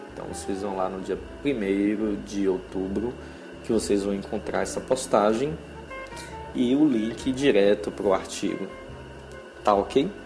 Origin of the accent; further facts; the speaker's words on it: Bahia, Brazil; falei agora bem baiano, né? Vocês sabem que eu sou baiano e agora ficou bem claro isso aí.